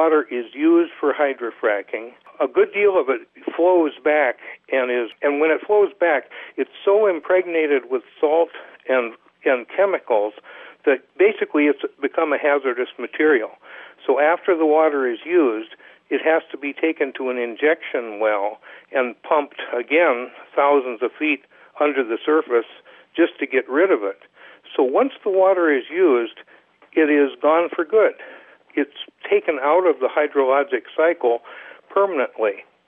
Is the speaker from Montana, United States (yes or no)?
yes; Montana, United States; The state agency in charge of water rights in my home state, Montana, the Department of Natural Resources and Conservation, reported 13 illegal water depots just over the summer of 2012.